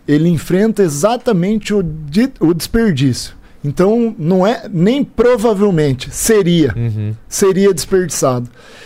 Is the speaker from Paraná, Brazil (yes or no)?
yes; Cascavel, Paraná, Brazil; um prazer retornar à minha cidade natal.